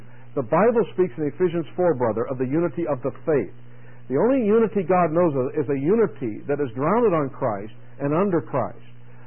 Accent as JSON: {"language": "English", "town": "Pittsburgh", "region": "Pennsylvania", "country": "United States", "tie": "born or raised there", "said": "I grew up in Pittsburgh."}